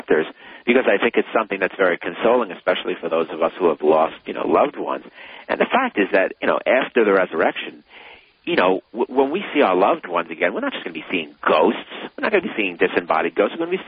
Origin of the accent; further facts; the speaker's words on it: Brooklyn, New York, United States; especially because I'm from Brooklyn. I'm not even from...